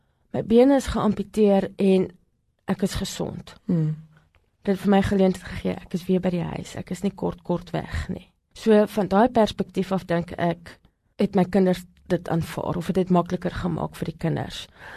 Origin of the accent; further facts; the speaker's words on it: Gauteng, South Africa; Ek kom uit Gauteng uit.